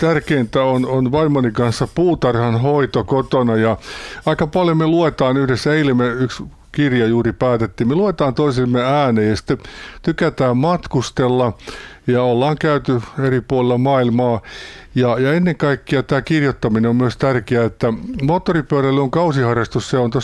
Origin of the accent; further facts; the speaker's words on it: Keuruu, Central Finland, Finland; mä kasvoin tuolla Keurusella ja Päijänteen rannalla